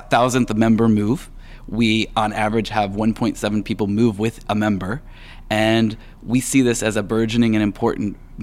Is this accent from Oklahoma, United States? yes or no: yes; Tulsa, Oklahoma, United States; also born or lived in Argentina / California; I'm originally from Tulsa.